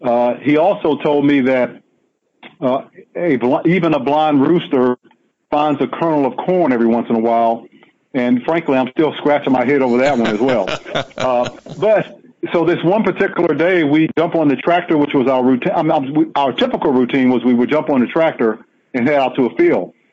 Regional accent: Washington, District of Columbia, United States; because growing up in Southeast D.C., I didn't consider it fortunate at the time

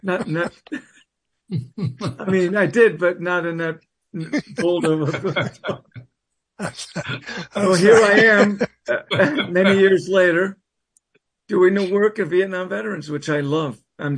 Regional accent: Los Angeles, California, United States; I was living in L.A. at the time. Mm-hmm. I grew up in Los Angeles. So that's all that stuff happens out in the West Coast.

